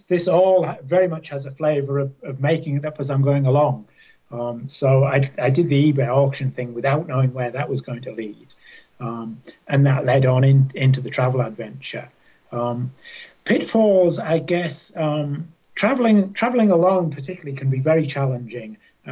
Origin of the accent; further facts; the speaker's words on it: England, United Kingdom; moved away as an adult; also born or lived in Australia; I was born and raised in England. I lived in Australia for 7 years. My wife and I moved out there shortly after we were married